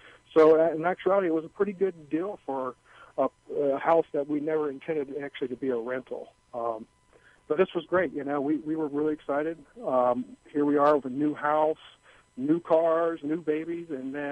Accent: Florida, United States; I'm from Florida, and I had an opportunity where I went out to Portland, Oregon

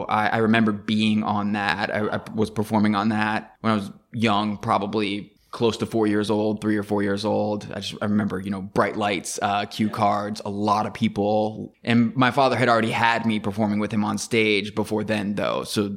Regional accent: Michigan, United States; born there; So that's why I was born in Michigan.

